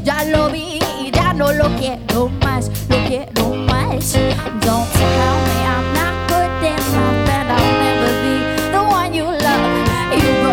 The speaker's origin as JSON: {"language": "English", "country": "Colombia", "said": "And I'm from Colombia. And anybody who is Latin American or from Colombia knows that we grew up watching telenovelas"}